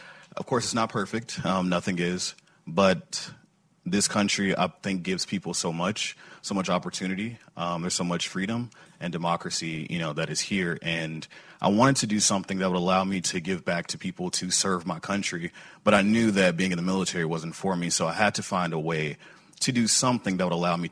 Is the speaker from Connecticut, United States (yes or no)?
no; Memphis, Tennessee, United States; I grew up in Memphis, Tennessee. And if you know much about the place, it's not exactly a friendly place.